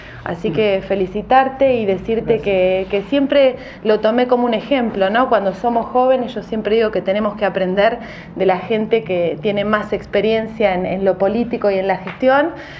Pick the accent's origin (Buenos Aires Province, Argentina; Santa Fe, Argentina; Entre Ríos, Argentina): Buenos Aires Province, Argentina; Pigüé; yo soy de Pigüé, distrito de Saavedra, de la sexta sección electoral y que estamos lejos, ¿no?